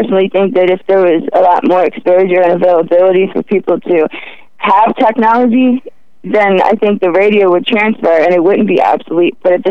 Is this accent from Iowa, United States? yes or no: no; Baltimore, Maryland, United States; Yeah, we're definitely from Baltimore. Been rocking it out here.